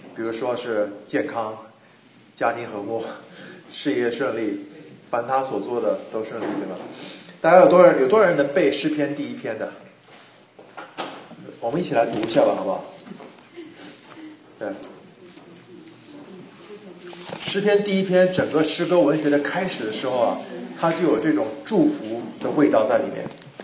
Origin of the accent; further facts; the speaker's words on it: China; 跟我们中国人讲的这种福气不一样的，对吗？我们中国人讲的福气绝大部分讲的是什么？